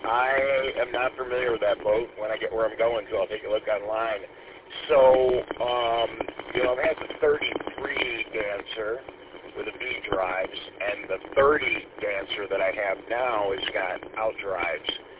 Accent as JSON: {"language": "English", "town": "Paw Paw", "region": "Michigan", "country": "United States", "tie": "born or raised there", "said": "I grew up in the west side of the state. I grew up in Pawpaw, so a friend of mine always had a boat out in Lake Michigan"}